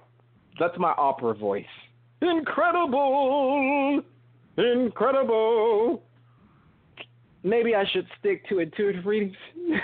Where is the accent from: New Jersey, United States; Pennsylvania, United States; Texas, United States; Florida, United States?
Florida, United States; Miami; from Miami, Florida.